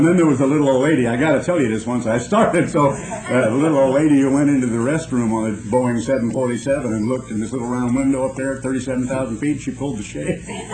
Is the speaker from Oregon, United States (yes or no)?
yes; Oregon, United States; as a boy growing up in Oregon, seeing my father's ministry and all the members of the Church of God Seventh Day, the Oregon Conference